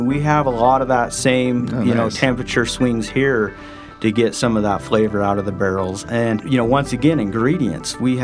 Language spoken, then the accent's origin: English; Salt Lake City, Utah, United States; also born or lived in Dallas; I grew up here in Salt Lake. I was living down in Dallas, Texas